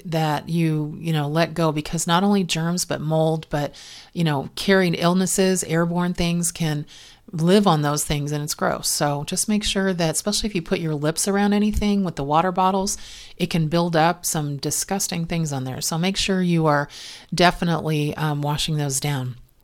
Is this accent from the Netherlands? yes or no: no; Ireland; I'm an Irish woman, which means I get lots of freckles